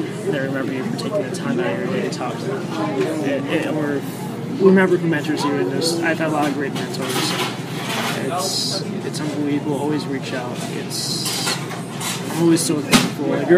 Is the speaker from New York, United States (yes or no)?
yes; White Plains, New York, United States; I'm from White Plains, 23 years old.